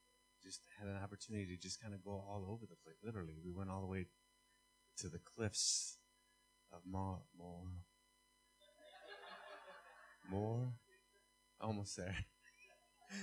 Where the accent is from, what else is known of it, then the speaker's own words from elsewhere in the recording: Illinois, United States; now in Hawaii, United States; I'm not from Hawaii. I'm not Hawaiian. I'm actually from closer to Chicago. So, you know. But we wound up in Hawaii about 10 years ago